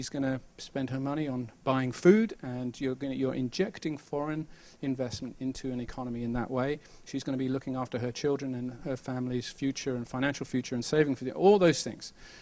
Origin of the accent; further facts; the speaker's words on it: United Kingdom; now in Santa Cruz, United States; and you can tell from my accent I'm not from around here. I live in Santa Cruz, And but I am kind of eventually from the UK through a very long history of being a missionary kid